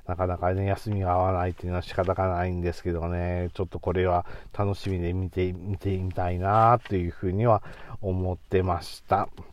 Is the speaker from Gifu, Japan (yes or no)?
yes; Gifu, Japan; 岐阜だから地元っちゃ地元なんですけど、まあ、地元よりは離れているわけですよ。美濃国と飛騨国で分かれていて、僕、美濃国の方に住んでますからね